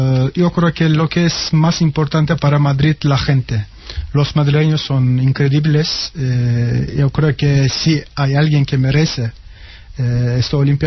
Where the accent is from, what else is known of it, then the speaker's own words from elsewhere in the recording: Istanbul, Turkey; Spanish is a second language; Yo soy de Istambul.